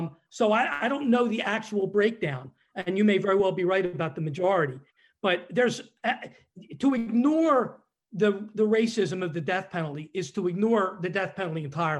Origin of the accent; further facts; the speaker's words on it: Lower Merion, Pennsylvania, United States; I grew up in Lower Merion.